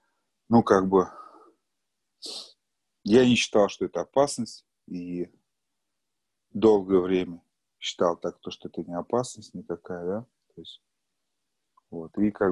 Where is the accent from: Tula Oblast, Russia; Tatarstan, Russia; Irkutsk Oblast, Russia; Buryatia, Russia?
Tatarstan, Russia; Kazan; я, в общем, мне сейчас 43 года. Родился я в Казани. В общем, вырос в неполной семье